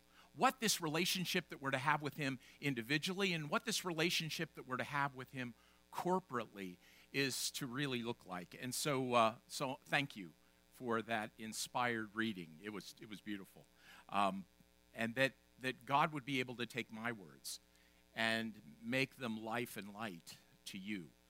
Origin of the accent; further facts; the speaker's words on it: Harrisburg, Pennsylvania, United States; Now, I grew up here in Harrisburg, in the Harrisburg area